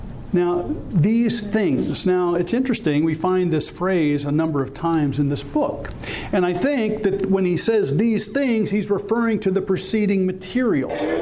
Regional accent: California, United States; people like from my home state, California, people like Dianne Feinstein

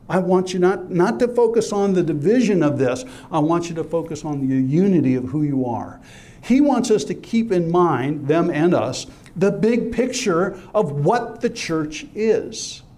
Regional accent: California, United States; I was brought up a pagan in California in the hippie movement.

